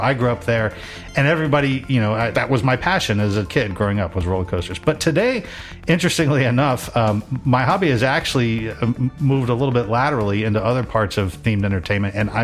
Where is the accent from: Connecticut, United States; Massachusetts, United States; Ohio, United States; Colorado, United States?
Ohio, United States; Cincinnati; I was growing up in Cincinnati, going to Kings Island.